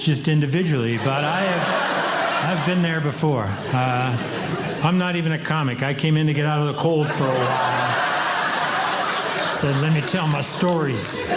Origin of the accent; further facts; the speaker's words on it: Colorado, United States; And I'm from Colorado, but I don't ski